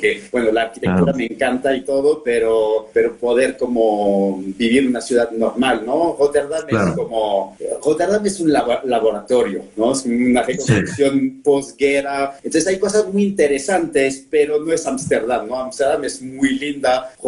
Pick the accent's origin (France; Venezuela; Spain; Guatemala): France; Spanish is a second language; moved away as an adult; now in Mexico; Soy francés, nací en Francia, pero llevo viviendo 13 años en México